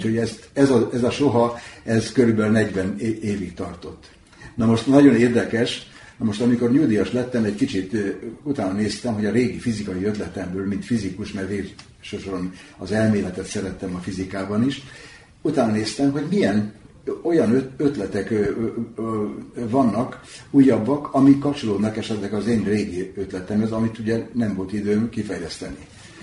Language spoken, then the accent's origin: Hungarian; Hungary; Na most hát végül is magyar vagyok, azon kívül hát azért nem is maradtam ott